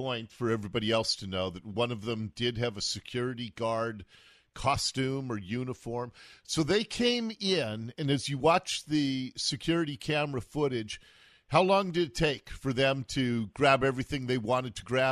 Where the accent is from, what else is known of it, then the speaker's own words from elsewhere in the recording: Seattle, Washington, United States; as I said, I grew up in Ballard. I remember when Ballard Avenue was the skid row of Ballard.